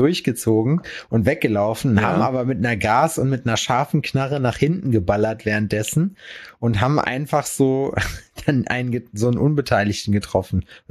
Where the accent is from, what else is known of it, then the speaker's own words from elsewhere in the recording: Lüdenscheid, North Rhine-Westphalia, Germany; Da ist so eine Gruppe bei uns in Lüdenscheid, ne? Also das ist ja da, wo ich herkomme. Jetzt nicht ganz, aber fast.